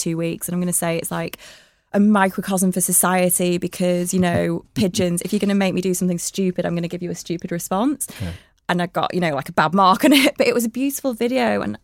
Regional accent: Blackburn, North West England, United Kingdom; now in Manchester, United Kingdom; When I came to Manchester from Blackburn is where I'm from and it's always going to be home

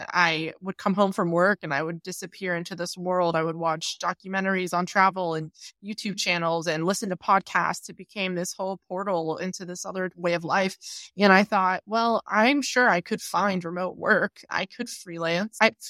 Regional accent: Pennsylvania, United States; moved away as an adult; also born or lived in Chicago; now in Netherlands; Yes, I'm from Pennsylvania in the U.S., and I had been living in Chicago before I left and went traveling in 2017

